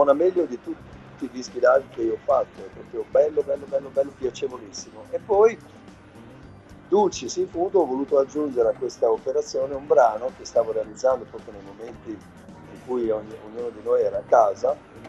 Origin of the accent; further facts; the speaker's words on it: Bologna, Emilia-Romagna, Italy; born there; poi io sono nato a Bologna, per cui per noi la musica, da qui la musica è di casa